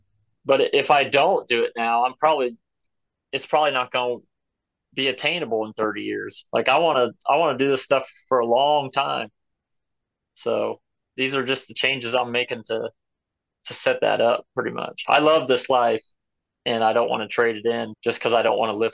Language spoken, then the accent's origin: English; Ohio, United States; like I'm from Northwest Ohio. And there was a glacier that rolled through here like years and years ago. It's completely flat.